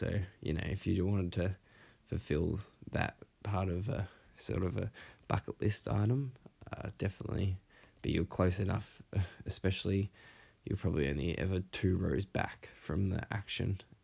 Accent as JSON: {"language": "English", "country": "Australia", "said": "especially as an Australian"}